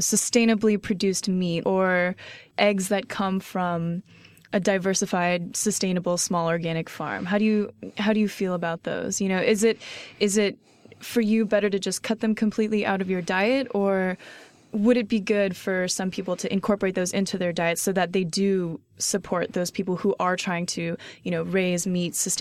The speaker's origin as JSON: {"language": "English", "region": "California", "country": "United States", "tie": "born or raised there", "said": "I grew up in the Bay Area, and so, and now I go to Stanford, and so I've been here my whole life."}